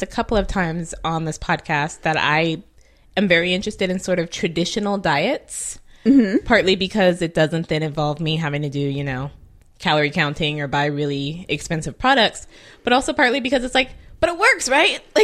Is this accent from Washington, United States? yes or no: no; California, United States; I'm from California, and I can tell you right now, my diet is nowhere near healthy.